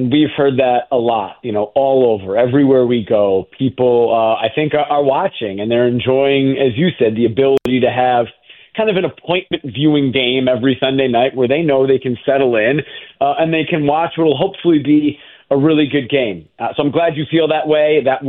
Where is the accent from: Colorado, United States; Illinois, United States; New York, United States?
Illinois, United States; Evanston; I grew up in Evanston, Illinois, a Cubs fan since the day I was born